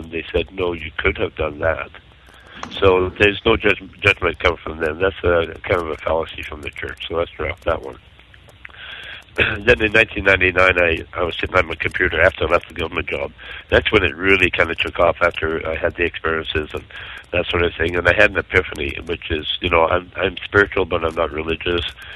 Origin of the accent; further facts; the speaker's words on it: Canada; and I'm Canadian, guys